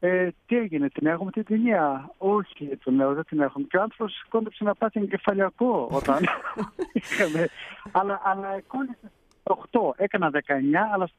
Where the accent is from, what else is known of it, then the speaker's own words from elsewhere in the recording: Sweden; Κοίταξε, εγώ μεγάλωσα και δύο γονείς μου ήταν, ας γεννήθηκα στη Σουηδία και δύο γονείς μου ήταν Έλληνες.